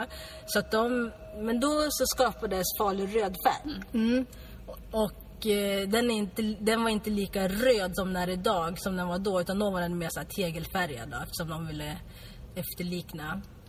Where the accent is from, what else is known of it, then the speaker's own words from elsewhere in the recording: Gävle, Gävleborg County, Sweden; jag vet att hemma i Gävle finns det ett hus som är rosa. Jag kommer ihåg när det där, jag var liten